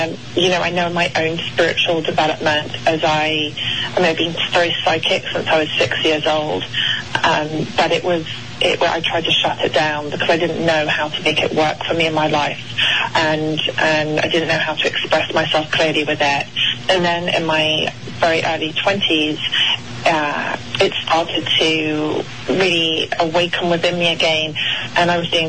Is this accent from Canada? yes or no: no; United Kingdom; And I know, being British, it's like, oh, well, why America's Intuition Coach?